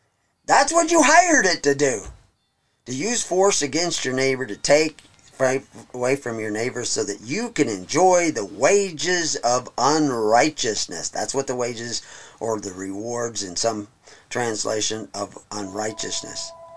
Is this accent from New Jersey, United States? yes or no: no; Texas, United States; but I was raised in Texas.